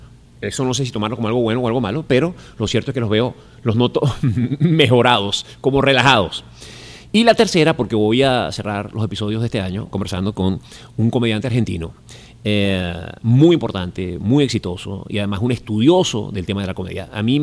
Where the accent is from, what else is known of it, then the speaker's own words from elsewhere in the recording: Venezuela; de cómo somos los venezolanos